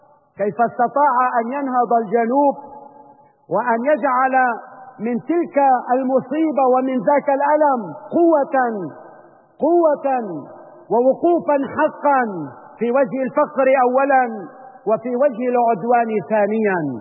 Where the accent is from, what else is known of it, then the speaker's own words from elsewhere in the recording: Syria; ينبغي علينا كسوريين أن نتعاضد مع بعضنا البعض